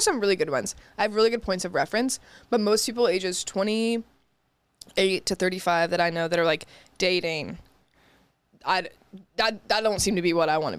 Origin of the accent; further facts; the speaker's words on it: Dallas, Texas, United States; I spent a lot of summers in East Texas. Mm-hmm. So just like redneck city. I'm from Dallas though. I want to get that out of the way.